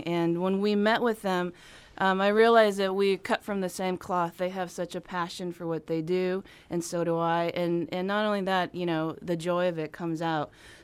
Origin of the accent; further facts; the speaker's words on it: United States; But I also have definitely American influences because I grew up in the States.